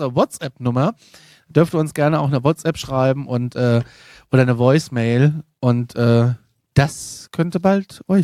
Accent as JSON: {"language": "German", "town": "Kassel", "region": "Hesse", "country": "Germany", "said": "ich bin ja aus Kassel, my home is my Kassel"}